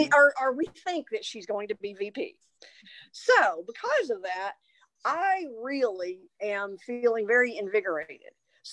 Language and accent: English; Mount Vernon, Texas, United States; I'm from Mount Vernon, Texas. And my mother grew up in that town.